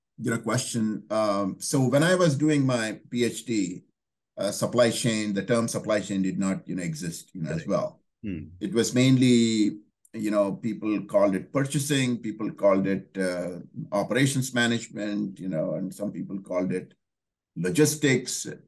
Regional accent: South India, India; So I'm from South India, and I spent much of my childhood there.

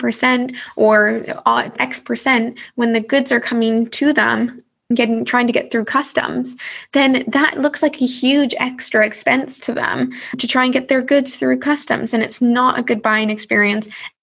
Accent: Canada; The one great thing about VAT here, and I can say this as a Canadian, is that you don't realize that you're paying the taxes.

